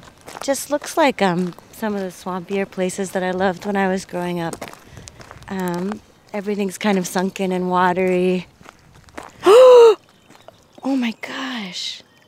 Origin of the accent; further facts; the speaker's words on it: Miami, Florida, United States; I grew up in Miami, Florida. We have amazing ecosystems down there